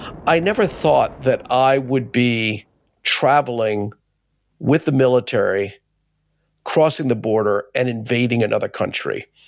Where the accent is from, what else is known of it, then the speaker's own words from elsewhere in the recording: United States; I'm not wearing a uniform. I'm not carrying a gun. I am an American.